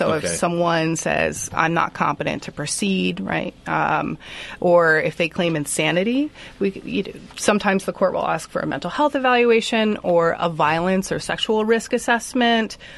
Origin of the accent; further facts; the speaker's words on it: Yardville, New Jersey, United States; I'm sorry. Yardville. I'm going to keep doing that in New Jersey, in Hamilton.